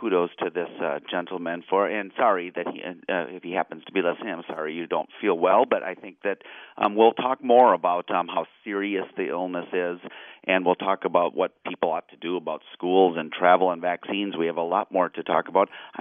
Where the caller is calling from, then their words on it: Illinois, United States; As listeners might know, I'm calling from Illinois.